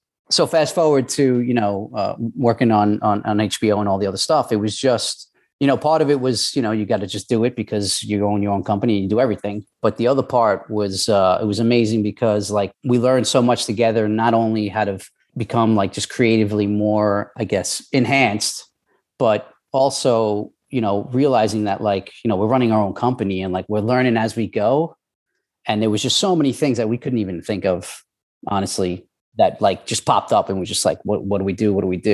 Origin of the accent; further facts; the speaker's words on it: New York, United States; It's funny because we're both from New York